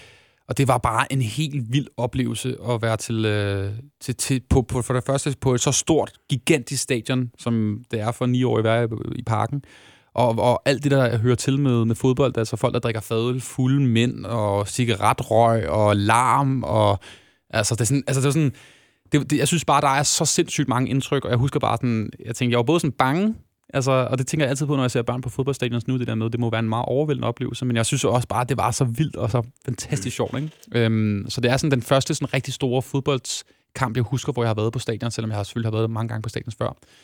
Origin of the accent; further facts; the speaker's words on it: Lyngby, Capital Region of Denmark, Denmark; Jeg er født og opvokset i Lyngby